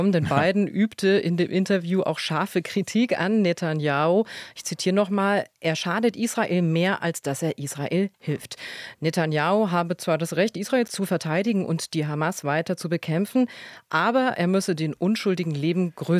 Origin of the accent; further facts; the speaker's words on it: Bavaria, Germany; Also ich komme aus Bayern